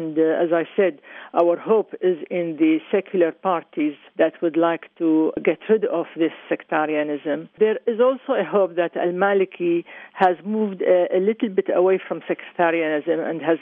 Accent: Mosul, Nineveh, Iraq; also born or lived in Baghdad; I come from Mosul, yes, and I know the situation in Mosul. I lived in, I was born there, and I lived there until I went to college to Baghdad. So as a young adult, I was in Mosul

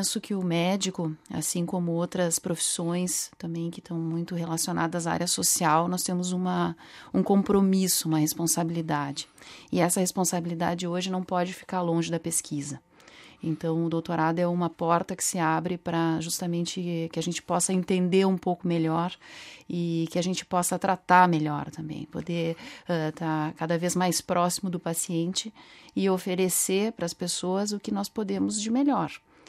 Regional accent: Caxias do Sul, Rio Grande do Sul, Brazil; Sou do sul do Brasil, de Caxias do Sul.

